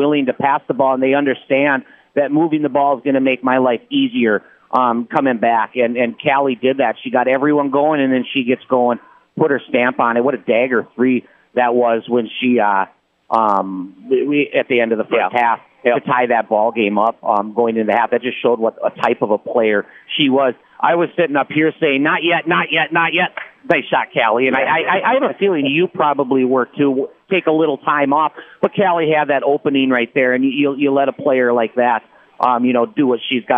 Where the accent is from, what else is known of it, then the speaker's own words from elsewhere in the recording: Prentice, Wisconsin, United States; coming back to my hometown and playing over here in Prentice.